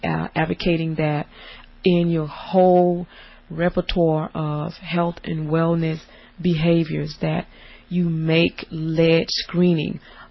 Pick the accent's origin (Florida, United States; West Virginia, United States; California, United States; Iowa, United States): Florida, United States; because I came from Florida